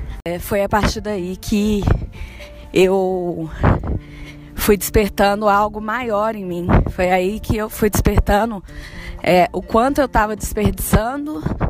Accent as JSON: {"language": "Portuguese", "town": "Belo Horizonte", "region": "Minas Gerais", "country": "Brazil", "accent": "pão de queijo", "lives_now": "São Paulo, Brazil", "said": "Eu sou mineira, né, de BH. Facilmente vocês vão reconhecer o sotaque pão de queijo aí em alguns momentos. E eu sempre trabalhei ou Minas, ou São Paulo, ou Rio de Janeiro. Hoje eu moro em São Paulo, tem mais de 10 anos."}